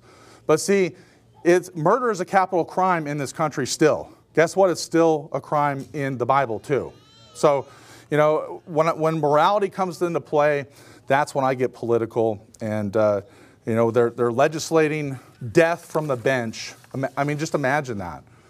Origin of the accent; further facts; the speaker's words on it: Portland, Oregon, United States; in my hometown, they, you know, had the night of rage, of course, because that's just what Portland is, right?